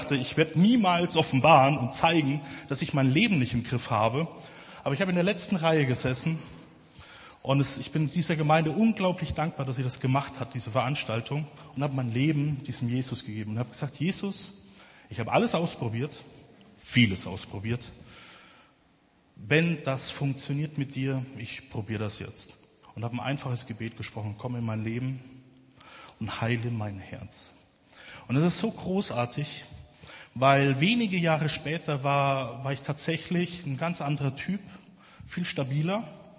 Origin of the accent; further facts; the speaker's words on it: Haßfurt, Bavaria, Germany; saß da dann bei uns in Haßfurt, ich komme aus Unterfranken, großartige Gegend, müsst ihr unbedingt mal vorbeischauen